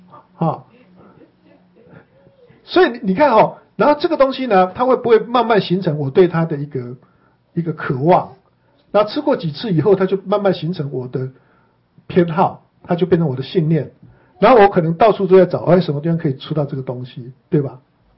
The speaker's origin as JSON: {"language": "Chinese", "country": "Taiwan", "tie": "born or raised there", "said": "因为我们从小在台湾长大的"}